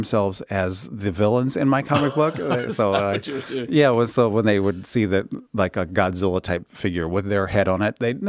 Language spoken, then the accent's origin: English; Cleveland, Ohio, United States; That's right. Cleveland, Ohio.